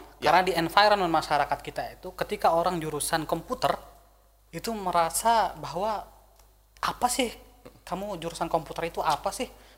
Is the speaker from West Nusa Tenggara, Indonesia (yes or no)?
yes; East Lombok, West Nusa Tenggara, Indonesia; saya dari Lombok Timur.